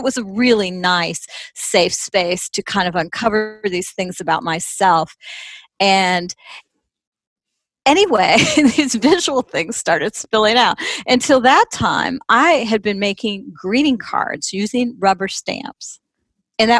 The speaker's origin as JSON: {"language": "English", "region": "Midwest", "country": "United States", "tie": "born or raised there", "said": "And for me, growing up in the Midwest, I was raised with by parents and grandparents very close involved in my life."}